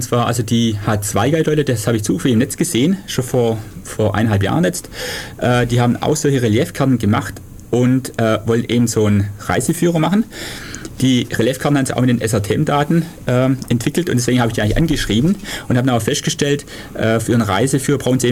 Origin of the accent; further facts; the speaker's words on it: Süßen, Baden-Württemberg, Germany